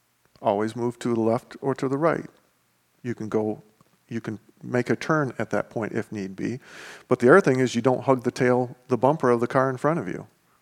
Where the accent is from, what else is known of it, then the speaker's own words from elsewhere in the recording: Lansing, Michigan, United States; I grew up in Lansing. There are some pockets that weren't the greatest.